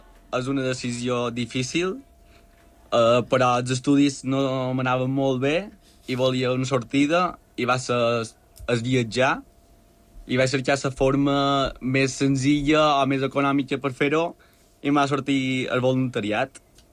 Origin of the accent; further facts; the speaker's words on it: Balearic Islands, Spain; com a bon mallorquí que no li agrada el fred, era la calor